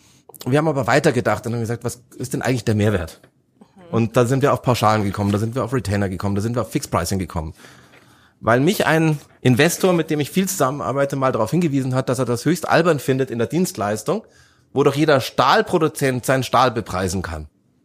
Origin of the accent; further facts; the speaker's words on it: Munich, Bavaria, Germany; Ich bin aus München